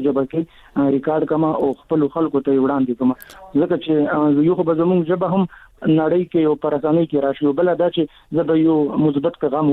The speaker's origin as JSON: {"language": "Pashto", "town": "Waziristan", "region": "Khyber Pakhtunkhwa", "country": "Pakistan", "said": "زه د وزیرستان یم"}